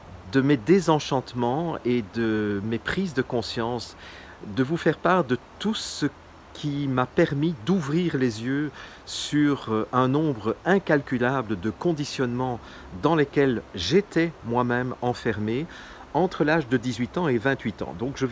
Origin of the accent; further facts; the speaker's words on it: Belgium; je suis belge, ça vous le savez, je suis né en 1961, donc si vous calculez, au moment où j'enregistre cette vidéo en 2019, j'ai 58 ans